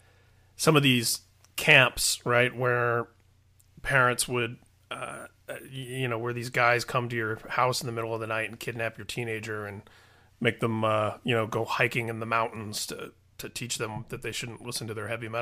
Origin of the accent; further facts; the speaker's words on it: Indiana, United States; who was the governor of my home state, Indiana, where I grew up, unfortunately, it's as relevant as ever.